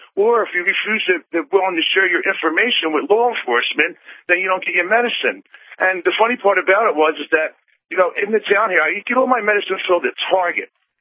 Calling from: Sarasota, Florida, United States; Yes, I'm calling from Sarasota, Florida

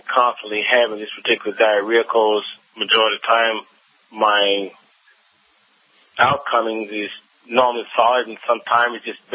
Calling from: Texas, United States; also born or lived in Houston, United States; So I'm in Texas, and I moved from Houston to Hillsboro, Texas, in the early 90s.

